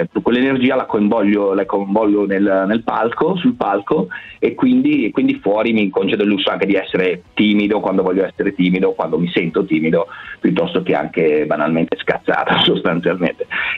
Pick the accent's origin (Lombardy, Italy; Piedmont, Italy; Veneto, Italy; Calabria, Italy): Lombardy, Italy; Milan; Sono di Milano, nato a Milano, da genitori pugliesi, come può suggerire il cognome, e 40 anni fa, quindi sono negli ANTA tranquillamente